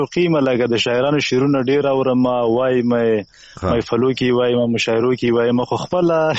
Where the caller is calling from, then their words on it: Baghlan, Afghanistan; ما بغلان نه.